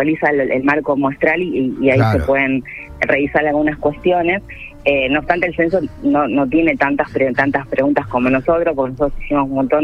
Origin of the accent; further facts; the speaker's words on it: Rosario, Santa Fe, Argentina; cómo somos las rosarinas, los rosarinos, nuestros hogares.